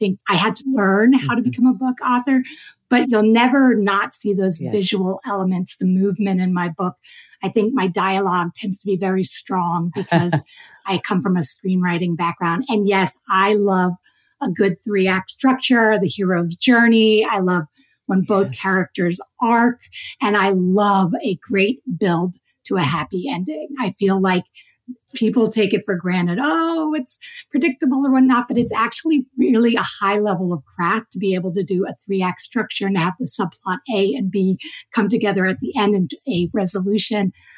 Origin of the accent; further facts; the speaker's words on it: New Jersey, United States; All the weirdnesses I felt as a teenager growing up in South Jersey, I felt like I had found my tribe, my people.